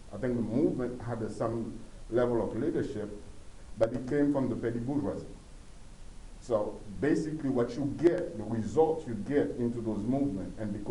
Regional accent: Haiti; In fact, I'm from Haiti, the similarity between Haiti and Iran are so.

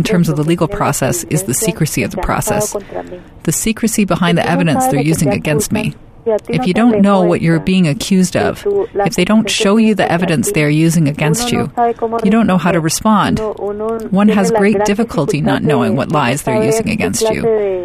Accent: Colombia; now in Canada; Colombia that are still living there, still confronting the reality of death and persecution in my home country.

